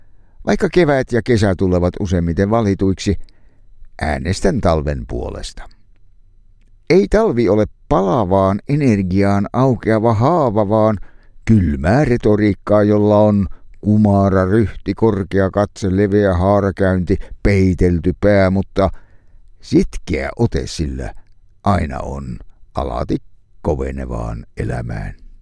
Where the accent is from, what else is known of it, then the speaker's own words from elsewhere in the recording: Enonkoski, South Savo, Finland; born there; synnyin seudullani Enonkoskella.